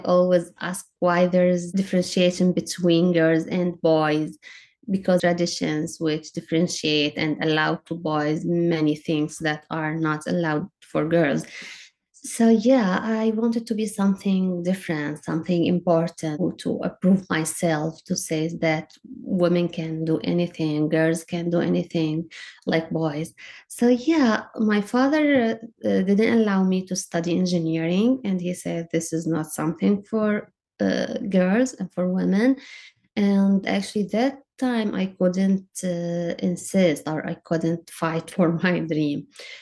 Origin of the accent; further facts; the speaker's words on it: Rif Dimashq, Syria; English is a second language; I grew up in Syria. I was the fourth girl in my family. I have three older sisters and two boys. We are in conservative area in countryside of Damascus.